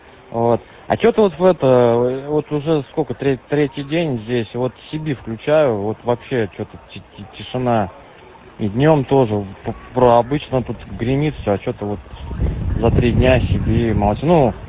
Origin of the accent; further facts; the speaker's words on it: Chernogolovka, Moscow Oblast, Russia; а так и с Московской области Шумоголовка прием.